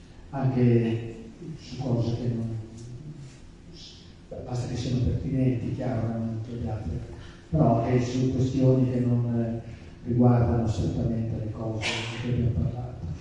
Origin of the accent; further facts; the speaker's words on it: Lombardy, Italy; essendo nato e cresciuto in Brianza, stavamo in Brianza, provincia di Milano, a quei tempi era provincia di Milano, adesso è diventata Monza Brianza, quindi io il dialetto lo capisco bene, il dialetto siciliano